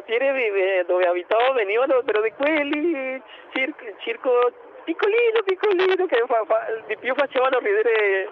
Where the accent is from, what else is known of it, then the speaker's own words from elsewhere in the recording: Colombia; Della Colombia.